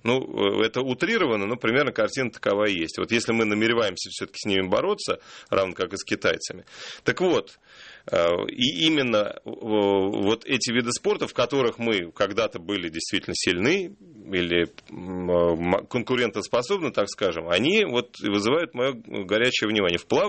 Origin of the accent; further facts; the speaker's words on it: Novouralsk, Sverdlovsk Oblast, Russia; В моем родном городе Новоуральске, Свердловская область, один 25-метровый бассейн.